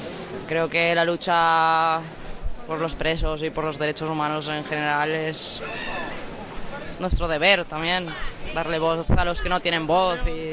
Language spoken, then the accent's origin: Spanish; Castellón, Valencian Community, Spain; De Castellón.